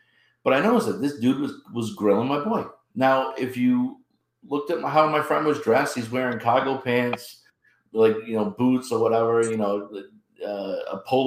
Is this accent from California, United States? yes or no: no; Pawtucket, Rhode Island, United States; I grew up in Pawtucket, just like, you know, you weren't far off.